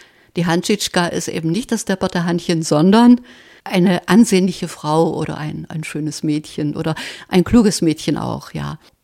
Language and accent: German; Zerner, Saxony, Germany; In der Lausitz, also das ist bei Kamenz, Zerner Rosenthal, also ich bin in Zerner geboren, Rosenthal ist gleich in der Nähe. Und die ersten Lebensjahre habe ich, bis ich ungefähr 5 war, haben meine Eltern in Zerner gewohnt. Hinterher zogen sie dann nach Schönau, Kunewitz.